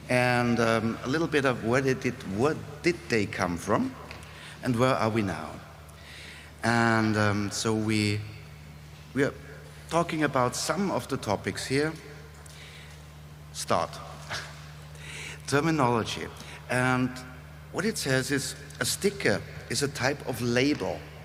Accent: Austria; English is a second language; So, I'm coming from Austria. And so the German, Austrian, or German-speaking community is a little bit closer to me.

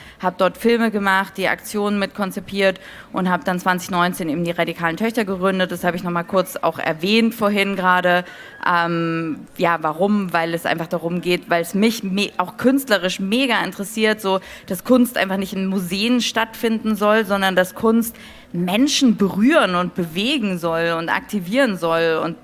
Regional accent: Stuttgart, Baden-Württemberg, Germany; Ich komme aus Stuttgart ursprünglich.

